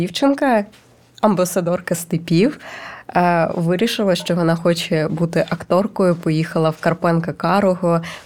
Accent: Vinnytsia, Vinnytsia Oblast, Ukraine; я з Вінниччини, ну, точніше, як, я прям з самої Вінниці

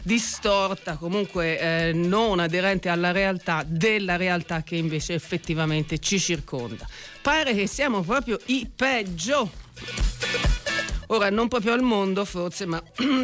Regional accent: Florence, Tuscany, Italy; lo sapete, siamo di Firenze, siamo insopportabili

